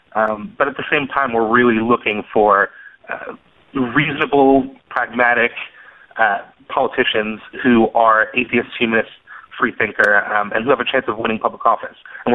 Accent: Texas, United States; Right now, it's probably a little bit difficult to get people from my hometown in Texas to come out as official supporters of the National Day of Reason.

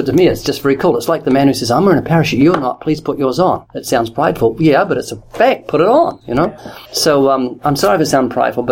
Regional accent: New Zealand; I'm from New Zealand, we have different things.

